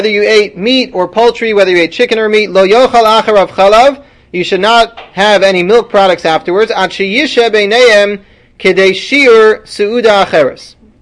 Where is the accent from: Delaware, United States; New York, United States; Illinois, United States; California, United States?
New York, United States; Washington Heights; So I grew up in Washington Heights, so the German community waits 3 hours.